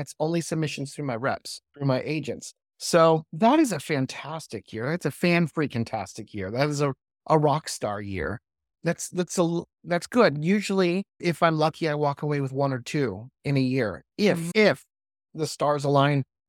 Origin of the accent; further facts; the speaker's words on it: Orlando, Florida, United States; Basically, I grew up in Orlando, Florida. I started off doing theme park stuff, like characters.